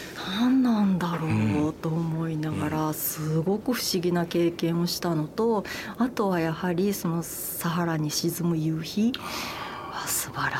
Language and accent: Japanese; Osaka, Japan; 私も夫も関西人なんですね。京都の出身ではなく、夫は滋賀で私は大阪なんですけれども